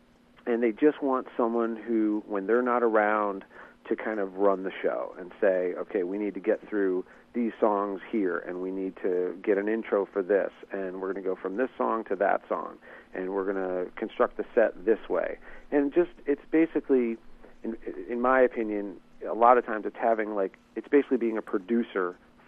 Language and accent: English; New Jersey, United States; growing up in South Jersey, you know, right across the bridge from Philly, you know … was a big thing at the time